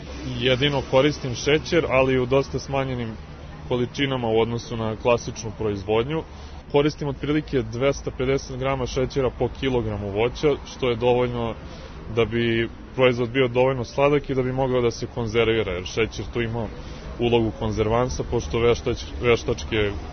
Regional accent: Belgrade, Serbia; Rođen sam i živim u Beogradu, ali sam pretprošle godine nasledio dedino imanje nadomak Ivanjice

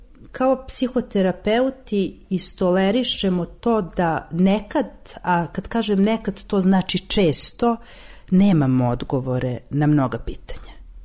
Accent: Kosovo; moved away; Ja sam inače rodom sa Kosova i onda rat, 99. godina, prelazim ovde

